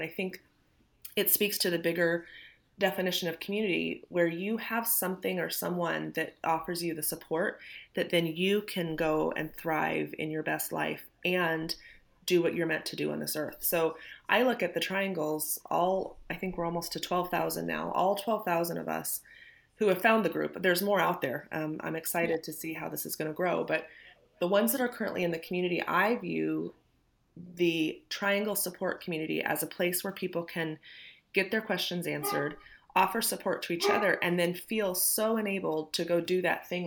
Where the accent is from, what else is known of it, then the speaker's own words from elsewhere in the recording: Nebraska, United States; moved away as an adult; When I met my husband then and we moved from my home state of Nebraska to Georgia, and then we set along this path of being abroad for a while